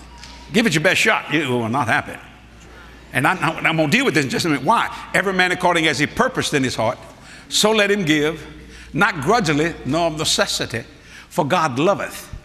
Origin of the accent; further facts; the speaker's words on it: Louisiana, United States; I said, I'm a Cajun, brother Bishop Jakes. I might be black. I don't know. We marry anybody we could get our hands on.